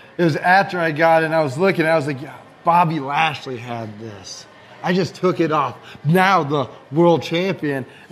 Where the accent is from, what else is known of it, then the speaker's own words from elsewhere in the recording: Saratoga Springs, New York, United States; also born or lived in Allentown, United States; Well, I was born in Allentown, Pennsylvania. Then I was raised in upstate New York in like Saratoga Springs.